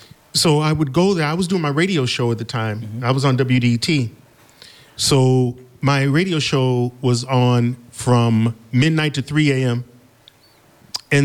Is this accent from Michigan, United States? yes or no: yes; Detroit, Michigan, United States; when I was growing up in Detroit, you know, you're just fascinated with London.